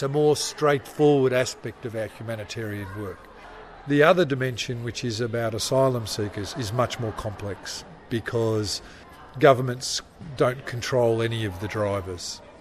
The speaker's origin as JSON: {"language": "English", "town": "Melbourne", "region": "Victoria", "country": "Australia", "tie": "born or raised there", "said": "I'm a boy from Melbourne. My parents were Greek Cypriots and they migrated to Australia many years ago."}